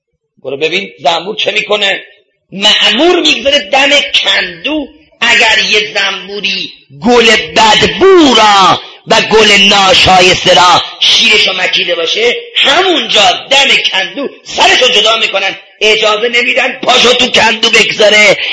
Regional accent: Isfahan, Iran; اما چه کنم که من اصفهانیم

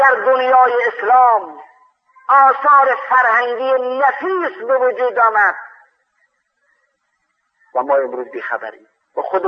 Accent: Khorasan, Iran; من خودم که اهل خراسان هستم و اهل اون منطقه هستن،

